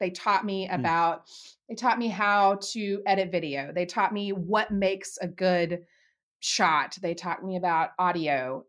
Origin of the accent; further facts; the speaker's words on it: United States; I grew up in the Panhandle, home of the finest donut in the land.